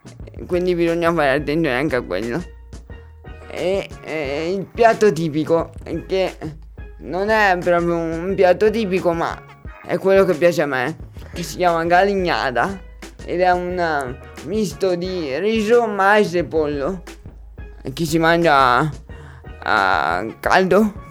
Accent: Brazil; parto io con il mio paese dandovi qualche consiglio su come comportarvi lì

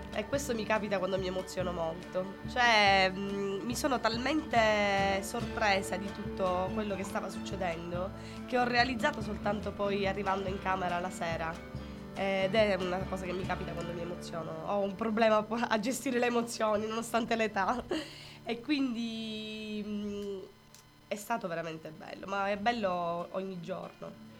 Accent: Sicily, Italy; I giorni per noi che veniamo dalla Sicilia sono stati un po' tristi

